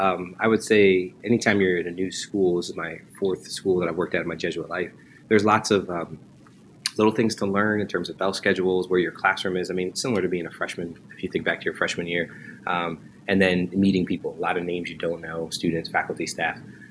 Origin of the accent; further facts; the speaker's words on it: Connecticut, United States; Born and raised in Connecticut, came to school in Dallas at the University of Dallas, just down the road from here.